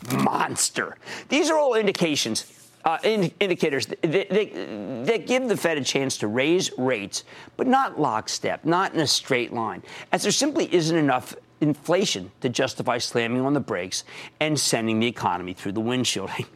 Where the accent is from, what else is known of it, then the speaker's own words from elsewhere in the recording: New Jersey, United States; my home state of New Jersey.